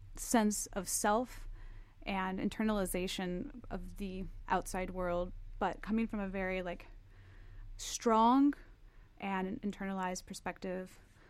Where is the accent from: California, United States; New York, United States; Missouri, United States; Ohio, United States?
Missouri, United States; St. Louis; She lived in Chicago her whole life, and I'm from St. Louis